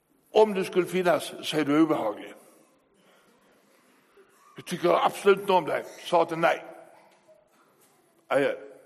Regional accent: Skåne, Sweden; mina hemtrakter i södra Sverige, i Skåne

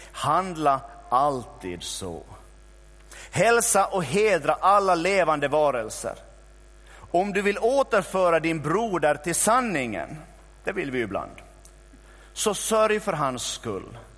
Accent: Ostrobothnia, Finland; Vi är ju österbottningar, de flesta av oss.

